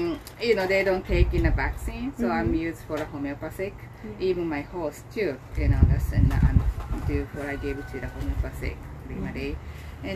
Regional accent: Japan; English is a second language; that's how I grew up in Japan.

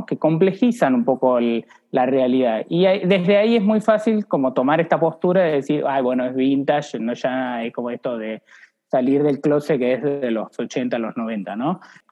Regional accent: Salta, Argentina; now in Buenos Aires, Argentina; había ido a Salta, yo soy de Salta, vivo acá hace muchos años

